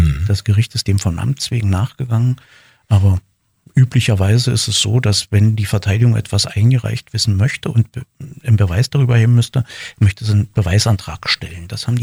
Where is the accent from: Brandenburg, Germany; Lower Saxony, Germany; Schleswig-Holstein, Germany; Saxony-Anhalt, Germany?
Saxony-Anhalt, Germany; Wolfen; born there; In Sachsen-Anhalt, ja.